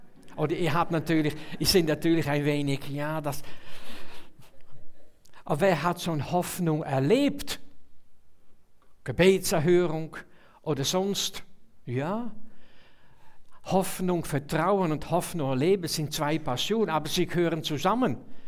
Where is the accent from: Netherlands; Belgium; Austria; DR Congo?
Netherlands; now in Switzerland; Ich komme natürlich aus einem anderen Land. Also ich bin in den Niederlanden geboren und teilweise aufgewachsen. Aber Bürger von Lufringen und von Zürich. Stadtzürcher sogar